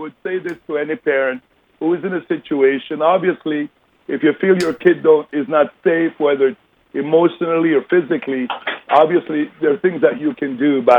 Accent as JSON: {"language": "English", "country": "Jamaica", "tie": "born or raised there", "moved": "yes", "lives_now": "Canada", "said": "Well, you know, sport defined me while I was growing up in Jamaica."}